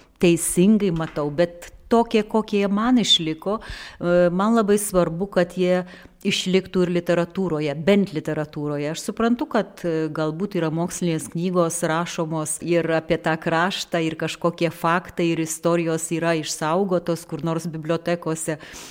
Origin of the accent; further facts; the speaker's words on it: Alytus County, Lithuania; born there; aš būtent gimiau čia, ant Seivų ežero kranto, na, šioje sienos pusėje ir būdama lietuvė galėjau nuo pat mažens, aišku, ir pasinaudota galimybė per lenkų kalbą susipažinti su lenkų literatūra, su lenkų kultūra.